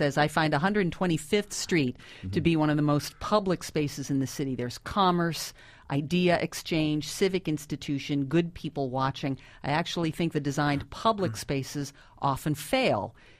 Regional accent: Ohio, United States; moved away; And I came from Ohio and malls and just hated the mall experience

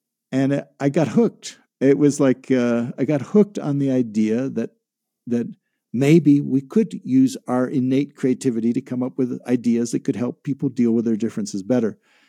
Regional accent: Midwest, United States; when I was like six, I grew up in the Midwest, and we moved to Europe for a year

